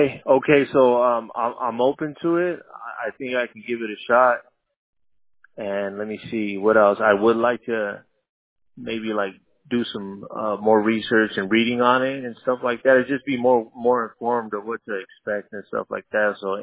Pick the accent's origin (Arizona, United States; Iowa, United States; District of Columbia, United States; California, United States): California, United States; Pomona; I grew up in Pomona, and I know exactly where you're talking about.